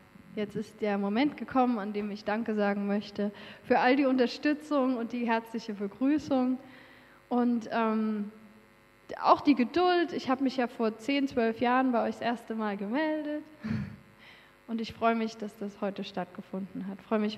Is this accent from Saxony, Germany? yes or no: yes; Dresden, Saxony, Germany; Ich komme aus Dresden.